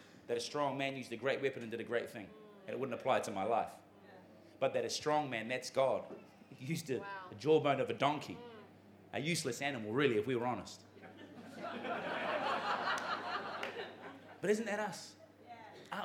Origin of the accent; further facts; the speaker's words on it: New Zealand; But I must admit, as a New Zealander, I've always been intrigued by the shepherds.